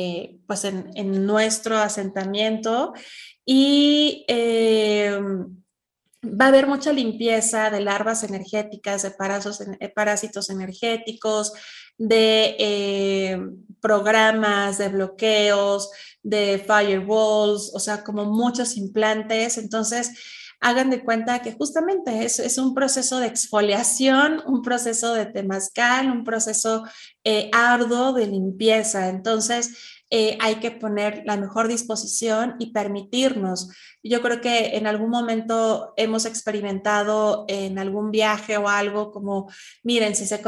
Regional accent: Mexico; Nosotros vamos a estar en las pirámides de Teotihuacán, que es un portal energético muy importante en mi país.

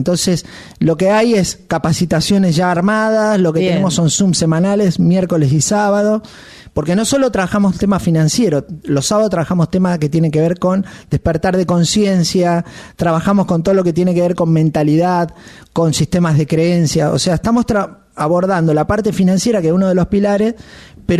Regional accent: Argentina; Yo soy argentino, vivo en la Argentina

